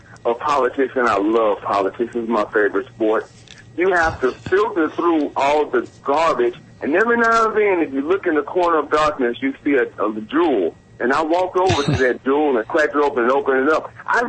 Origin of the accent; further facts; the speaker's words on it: Chicago, Illinois, United States; I'm originally from a big city. I'm originally from Chicago.